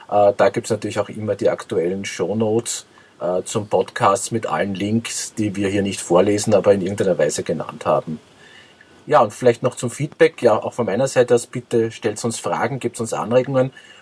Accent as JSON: {"language": "German", "country": "Austria", "said": "Ja, quasi ich als Österreicher"}